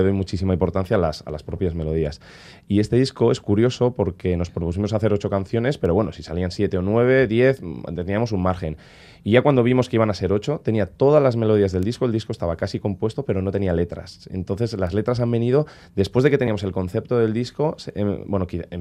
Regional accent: Yécora, Basque Country, Spain; nosotros somos de Yécora, es un pequeño pueblo de 200 habitantes en Río Jalavesa.

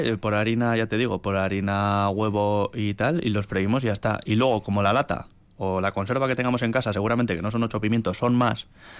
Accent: Galicia, Spain; yo en mi pueblo en Galicia y la morcilla dulce, es maravilloso

